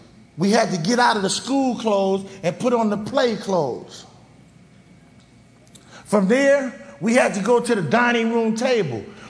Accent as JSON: {"language": "English", "town": "Watts", "region": "California", "country": "United States", "tie": "born or raised there", "said": "I was born in Watts. I lived in Watts. I got loaded in Watts. I gangbanged in Watts."}